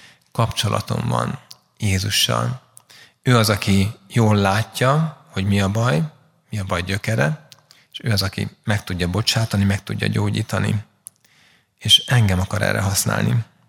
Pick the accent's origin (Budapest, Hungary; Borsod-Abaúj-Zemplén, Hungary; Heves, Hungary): Budapest, Hungary; Én Kelenföldön nőttem föl, belső Kelenföldön konfirmáltam